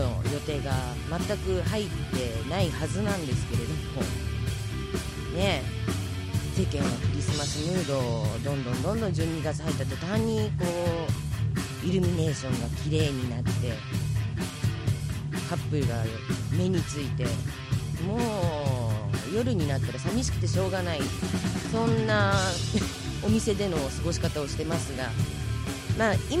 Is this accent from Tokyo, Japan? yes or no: yes; Tachikawa, Tokyo, Japan; 私田舎っていうか地元が立川なんで、